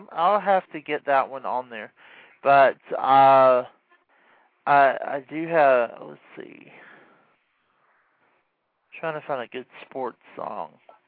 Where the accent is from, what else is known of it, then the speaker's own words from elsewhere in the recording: Atlanta, Georgia, United States; now in Idaho, United States; But, you know, I'm from the Atlanta area. I was born and raised in Atlanta.